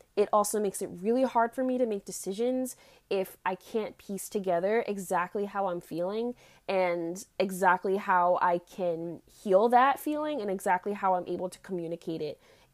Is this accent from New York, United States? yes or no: yes; Long Island, New York, United States; I'm the host of Butterfly Effect and I am from Long Island, New York.